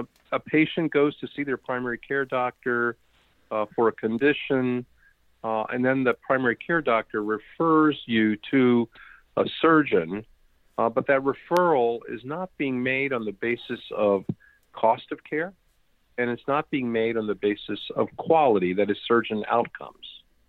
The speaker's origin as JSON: {"language": "English", "region": "District of Columbia", "country": "United States", "tie": "born or raised there", "also_born_or_lived": "India", "said": "And I grew up in the Washington, D.C. area, became a surgeon"}